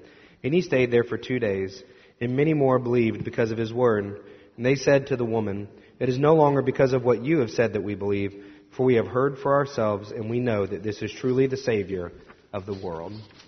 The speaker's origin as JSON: {"language": "English", "region": "Indiana", "country": "United States", "said": "I'm from Indiana. This is important that you hear this from someone who's authoritative."}